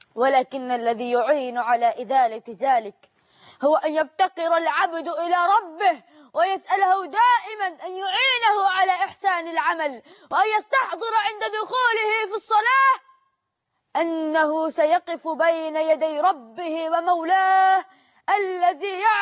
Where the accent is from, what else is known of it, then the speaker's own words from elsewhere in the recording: Egypt; اللهم اجعل بلدنا مصر أمنا أمانا، سخاء الرخاء